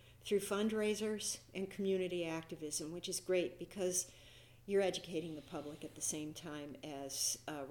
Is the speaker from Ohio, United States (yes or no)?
yes; Lakewood, Ohio, United States; also born or lived in Cleveland; And I grew up in Cleveland, Ohio, Lakewood, Ohio, which is on the west side of Cleveland.